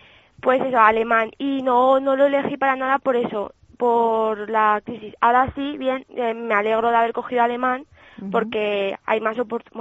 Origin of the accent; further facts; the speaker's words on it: Teruel, Aragon, Spain; yo elegí alemán porque yo soy de Teruel. Es una ciudad muy pequeña